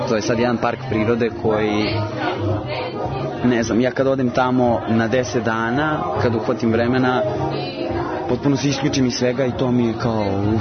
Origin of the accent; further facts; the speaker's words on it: Bardača, Republika Srpska, Bosnia & Herzegovina; now in Belgrade, Serbia; Što ja inače nisam odavde, ja dolazim iz Bosne, iz jednog malog sela Bardače.